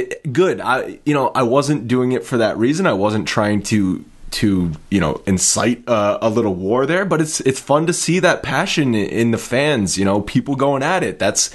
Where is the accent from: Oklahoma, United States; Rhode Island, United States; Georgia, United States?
Rhode Island, United States; I should be a Red Sox fan since I grew up technically in New England. But there's a good amount of Yankee fans in Rhode Island.